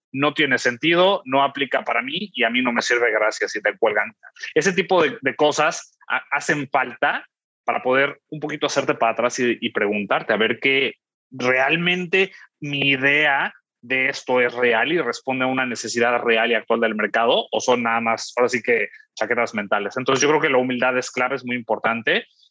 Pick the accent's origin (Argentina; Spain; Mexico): Mexico; Y mi jefe, siendo el extranjero, yo soy mexicano, él era europeo